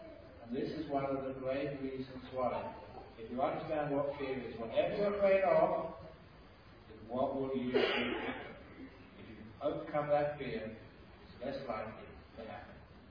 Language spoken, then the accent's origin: English; Perth, Western Australia, Australia; one of those was last year in my hometown in Australia, of Perth, Western Australia